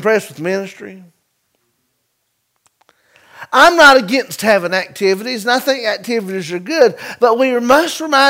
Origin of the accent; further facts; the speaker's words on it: North Carolina, United States; Now, we're from North Carolina. In my opinion, the greatest state in the Union.